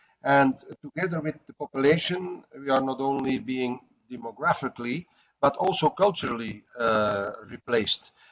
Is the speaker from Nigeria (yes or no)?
no; Antwerp, Flanders, Belgium; In my hometown, city of Antwerp, second biggest harbor of Europe, we already have more than 30% of non-European Islamic immigrants, 65 mosques, a majority of the school population is Muslim.